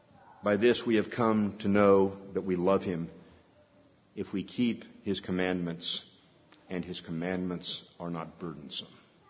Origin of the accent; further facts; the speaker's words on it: California, United States; I said I was a child of the 60s. Growing up in Southern California.